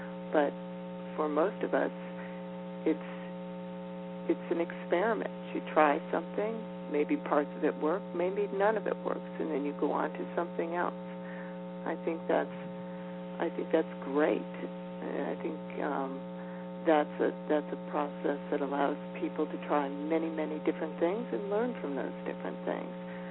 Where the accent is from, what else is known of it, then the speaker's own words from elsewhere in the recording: Yonkers, New York, United States; now in Vermont, United States; Originally, no. Originally, I'm from Yonkers, New York.